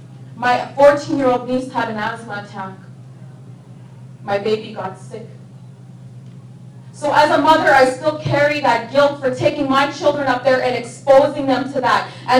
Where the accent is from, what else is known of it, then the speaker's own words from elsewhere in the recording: Alberta, Canada; I come from the Beaver Lake Cree Nation. In Canada, there's 11 treaties, 1 to 11. And I come from treaty number 6.